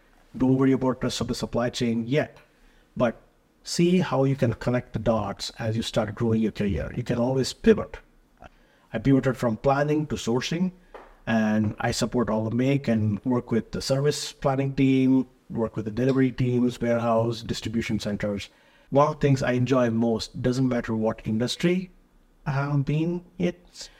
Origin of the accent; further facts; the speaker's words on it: Bengaluru, Karnataka, India; now in United States; I worked in a year at Toyota in Bengaluru, India. That's my hometown.